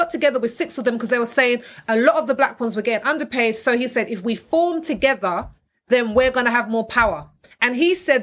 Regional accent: United Kingdom; we don't talk about money as British people.

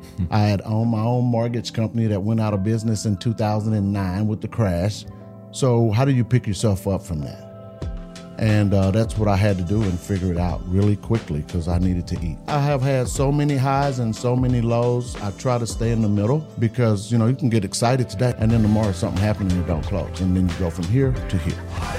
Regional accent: Beaumont, Texas, United States; also born or lived in Houston / Amarillo; now in Dallas, United States; I grew up in Beaumont, Texas, so east of Houston, down on I-10. But I got it out of there as quick as I could and lived in Houston for a while, Amarillo, Texas for a while, and now Dallas

